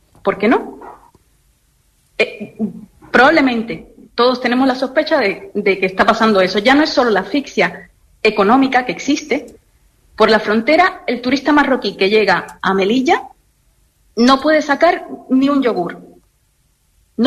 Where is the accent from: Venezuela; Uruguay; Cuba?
Cuba; moved away; yo soy cubana, yo no tengo nada que perder, ya yo perdí mi país. Mi hijo ha nacido aquí.